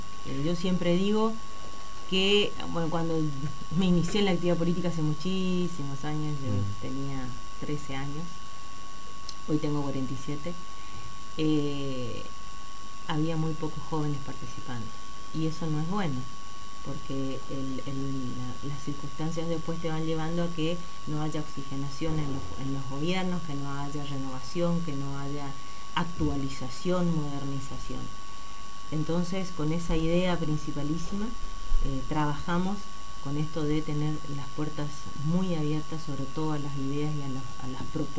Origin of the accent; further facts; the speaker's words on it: Esquina, Corrientes, Argentina; Yo soy de Esquina.